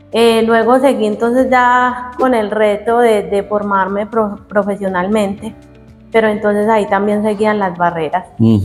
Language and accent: Spanish; Heliconia, Antioquia, Colombia; porque yo soy de Heliconia